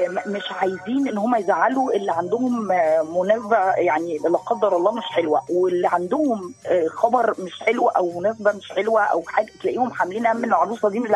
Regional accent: Alexandria, Alexandria Governorate, Egypt; مش عشان انا اسكندرانية، الناس عندنا بتشيل بعض.

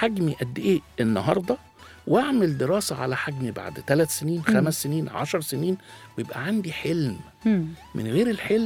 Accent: Egypt; وأنا بقولها مش عشان أنا مصري ومتحيز لأهلي

